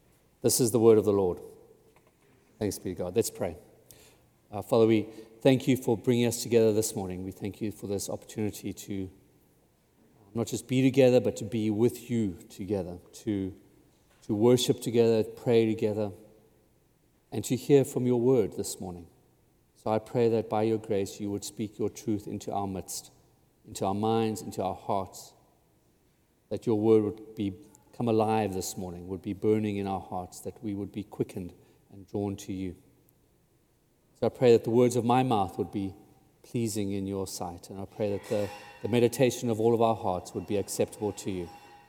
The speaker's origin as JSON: {"language": "English", "country": "South Africa", "moved": "yes", "lives_now": "United States", "said": "I'm originally from South Africa, and I remember when I came to the States"}